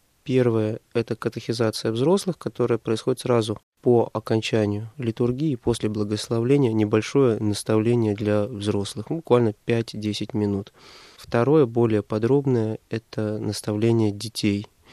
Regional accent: Russia; born there; Я родился в России. Украинский язык выучил, потому что владыка меня послал учиться в Украине в семинарию.

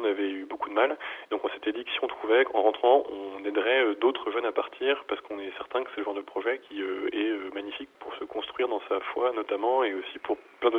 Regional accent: Paris, Île-de-France, France; Moi, je suis parisien, on imagine Noël depuis Paris

